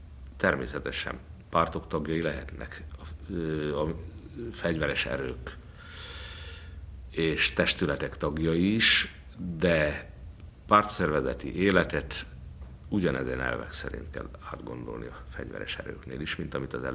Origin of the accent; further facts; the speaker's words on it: Győr, Győr-Moson-Sopron, Hungary; egyik dunántúli nagyvárosunk hívott meg ünnepi szónoknak, ez a szülőföldemen van, Győr